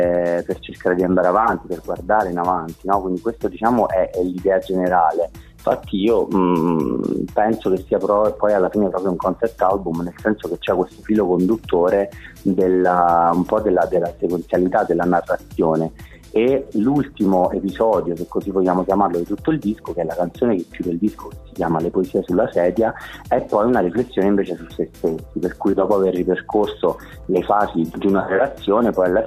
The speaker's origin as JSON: {"language": "Italian", "town": "Caserta", "region": "Campania", "country": "Italy", "lives_now": "Rome, Italy", "said": "sono di Caserta, sì, vivo a Roma stabilmente in realtà da un anno e mezzo, neanche da tantissimo. Vivo"}